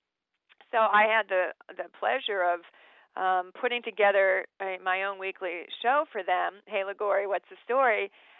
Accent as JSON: {"language": "English", "region": "Ohio", "country": "United States", "tie": "born or raised there", "said": "we had a big backyard at my house where I grew up in Ohio"}